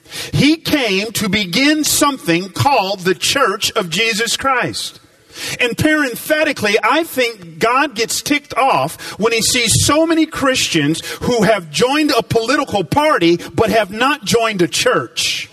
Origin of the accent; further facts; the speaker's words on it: Atlanta, Georgia, United States; I grew up in Atlanta